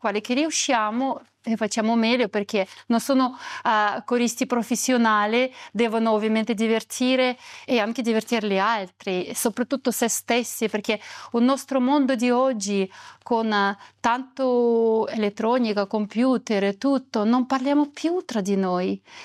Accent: Russia; Italian is a second language; moved away as an adult; now in Italy; vengo dalla Russia. Ho studiato direzione di coro in Russia. Erano tantissimi anni fa, comunque.

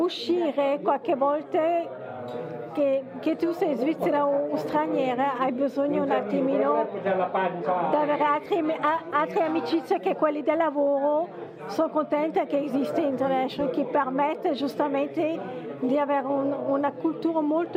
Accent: Strasbourg, Grand Est, France; Italian is a second language; now in Ticino, Switzerland; vengo di Strasburgo, fa 17 anni fa, sono arrivato qua in Ticino.

